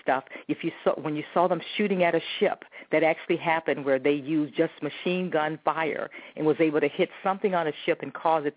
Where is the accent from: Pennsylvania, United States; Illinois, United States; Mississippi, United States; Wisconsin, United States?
Mississippi, United States; Indianola; now in Atlanta, United States; Okay, now, again, I'm from Indianola, Mississippi, a town of about 12,000 people, pretty close-knit little town.